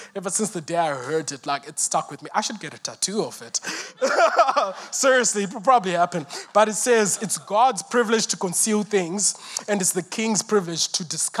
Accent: Zimbabwe; Yeah. So I'm from Zimbabwe. I grew up in Zimbabwe.

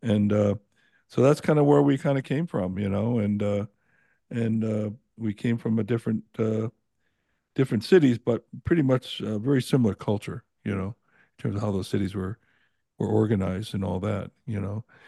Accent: New Britain, Connecticut, United States; born there; I told Sheriff Joseph that I was born in New Britain, Connecticut

